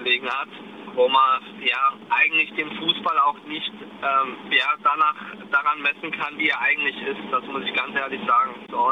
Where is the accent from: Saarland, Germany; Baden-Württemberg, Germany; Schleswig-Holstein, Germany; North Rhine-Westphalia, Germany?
Saarland, Germany; Saarbrücken; Da habe ich vor allen Dingen dann auch als Saarbrücker, als Saarländer, glaube ich, dann versucht man ja doch immer die Nähe zu halten.